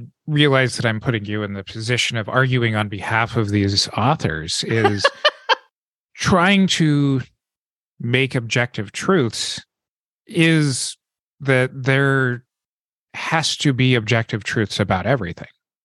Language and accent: English; the American West, United States; growing up in the American West and knowing that the free market reigns supreme above all else